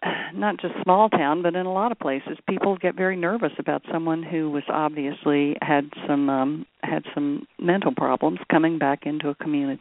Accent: Texas, United States; I grew up in Texas in a small town, but not this town. I was on the Gulf Coast.

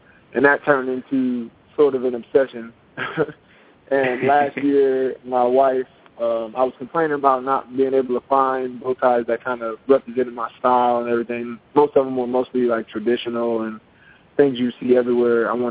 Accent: Piscataway, New Jersey, United States; Rock Avenue is a street I grew up off of in Piscataway, New Jersey.

